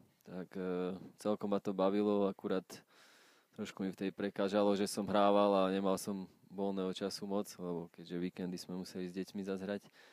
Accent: Považská Bystrica, Trenčín Region, Slovakia; som z Považskej Bystrice, tam 7. základná škola, ktorá bola zameraná na hádzanú a volejbal. Ja som tam chodil

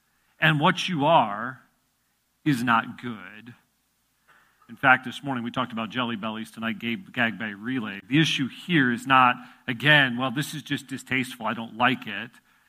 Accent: Illinois, United States; I grew up in Illinois, just southwest of Chicago, but we traveled to Wisconsin for a youth conclave that they would have in Wisconsin.

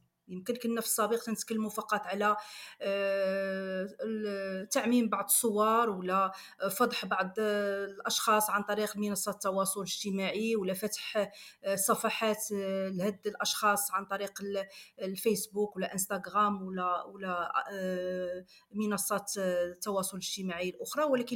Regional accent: Casablanca, Casablanca-Settat, Morocco; born there; من مواليد مدينه الدار البيضاء

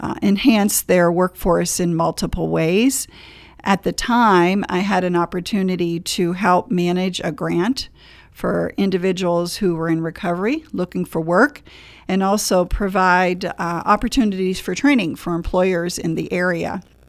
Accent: St. Marys, Pennsylvania, United States; So I come from St. Mary's, Pennsylvania

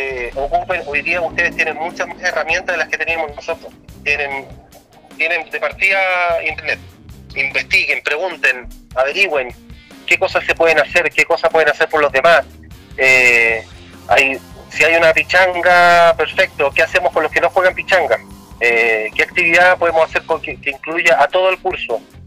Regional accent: Cerrillos, Santiago Metropolitan Region, Chile; mira, mi mamá, yo soy de Cerrillo

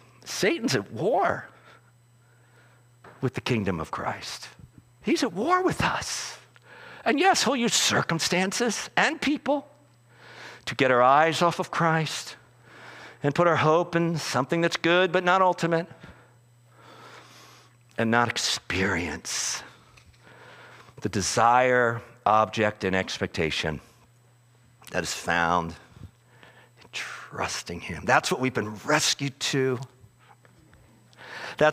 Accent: United States; someone's messing with my trash and I'm an American.

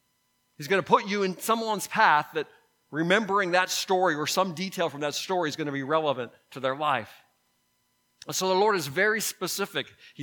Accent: Youngstown, Ohio, United States; born there; I knew Youngstown because I was born in Youngstown.

